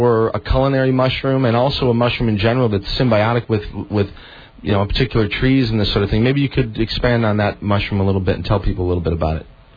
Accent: Rockford, Illinois, United States; born there; I was born in Rockford.

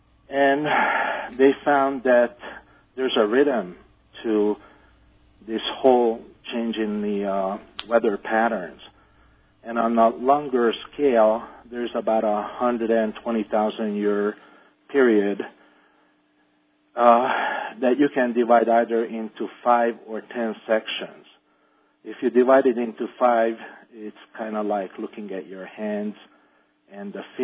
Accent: Hungary; English is a second language; moved away as an adult; also born or lived in Pittsburgh, United States; My parents decided they want to go back to Europe. So I ended up living in a communist country until I turned 23 years old.

